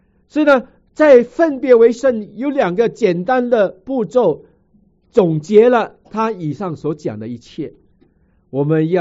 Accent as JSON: {"language": "Chinese", "country": "China", "said": "我们中国人到新年的时候，我们一定会找一个新的衣服穿上。我还记得小的时候父母到新年的时候给一个新的衣服让我们穿"}